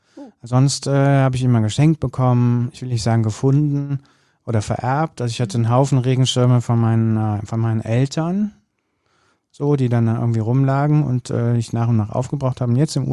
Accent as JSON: {"language": "German", "region": "Rhineland", "country": "Germany", "said": "als Rheinländer"}